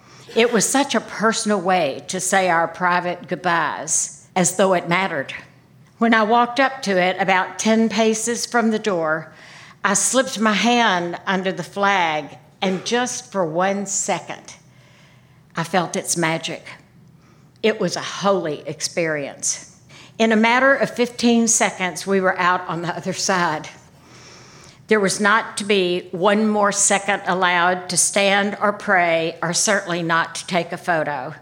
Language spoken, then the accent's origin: English; Pine Bluff, Arkansas, United States; Once they learned I was from the Deep South, and had gone off to college from Pine Bluff, Arkansas in 1957, when Little Rock Central High School was integrated, they had lots of questions.